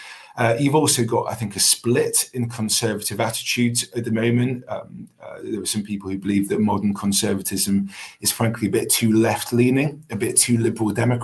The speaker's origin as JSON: {"language": "English", "town": "Sowerby", "region": "Yorkshire and the Humber", "country": "United Kingdom", "tie": "born or raised there", "said": "Now, I'm from Thirsk. I'm from a village called Sowerby, just outside Thirsk. And that village is now completely unrecognisable to the one that I grew up in."}